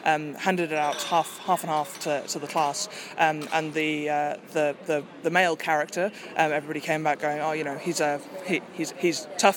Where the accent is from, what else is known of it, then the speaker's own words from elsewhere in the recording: Cape Town, Western Cape, South Africa; I'm from Cape Town, so it's not quite Newcastle, but it's lovely as well.